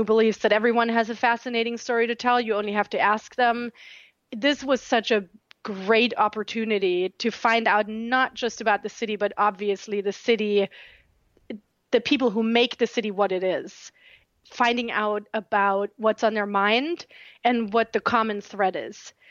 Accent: Reutlingen, Baden-Württemberg, Germany; moved away as an adult; now in United States; I had trepidations about that because I'm from a very small town in southern Germany.

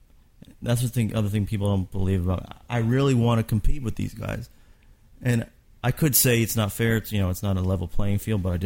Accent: Kentucky, United States; now in Nashville, United States; I'm from Kentucky.

